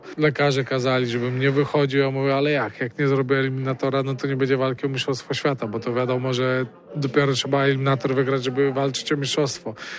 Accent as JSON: {"language": "Polish", "town": "Wałcz", "region": "West Pomeranian Voivodeship", "country": "Poland", "said": "Pochodzę z Wałcza, Wałcz to głównie z kanadyjek, kajaków i wioślarstwa pochodzi, także no cóż, jak każdy Wałczanin musiałem też spróbować."}